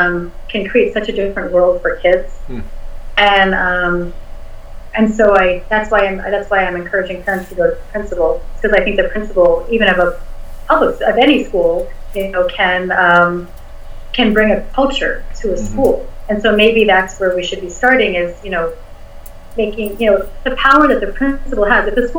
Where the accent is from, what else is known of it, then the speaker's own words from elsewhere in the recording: New York City, New York, United States; So, I grew up in the New York City public school system